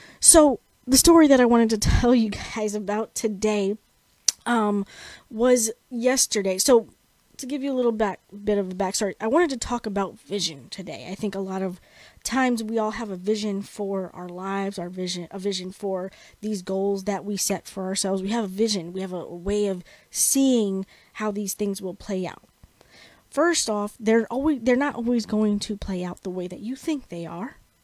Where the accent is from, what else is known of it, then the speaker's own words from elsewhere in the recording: New York City, New York, United States; I am from New York City. So being out here allows me the freedom to not be in such a dense, crowded place